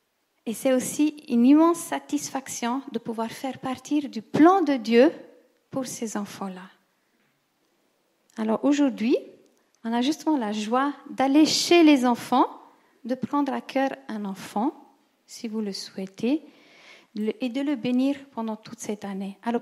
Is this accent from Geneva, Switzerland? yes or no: no; Ticino, Switzerland; on m'a obligée d'aller à la religion protestante. On était deux, donc je viens du Tessin, ils sont tous catholiques.